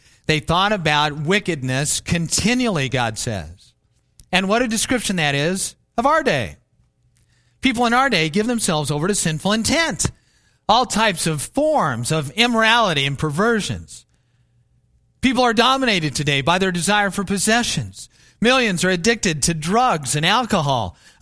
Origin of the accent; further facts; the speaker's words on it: Plevna, Kansas, United States; When I was growing up in Plevna, my parents, I don't ever remember them locking the door at night.